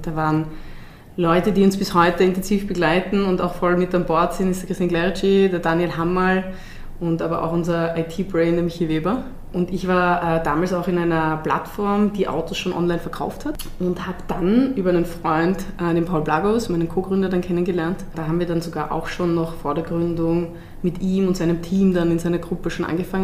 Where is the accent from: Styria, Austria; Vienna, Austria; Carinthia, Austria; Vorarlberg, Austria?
Vienna, Austria; Ich bin aus Wien. Ich bin in Wien geboren.